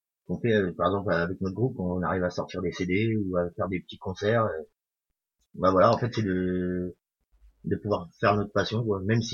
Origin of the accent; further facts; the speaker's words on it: Normandy, France; now in Saint-Lô, France; J'ai grandi près de Caen, mais ça fait 10 ans que j'habite à Saint-Lô maintenant.